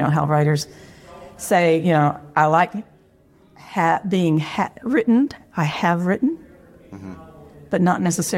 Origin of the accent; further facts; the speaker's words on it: Texas, United States; I'm from here in the Texas, and I've lived all over Texas, so that influences a lot about what I write, in that I use the South as set.